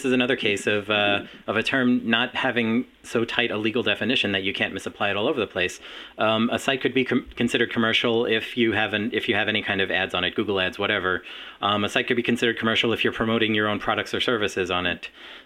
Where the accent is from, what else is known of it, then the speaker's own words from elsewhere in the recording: Long Island, New York, United States; Well, I'm from Long Island originally